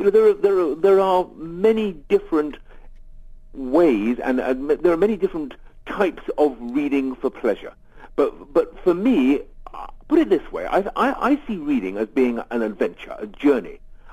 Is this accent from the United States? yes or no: no; England, United Kingdom; names that sort of don't really fall off the tongue for me as an English person.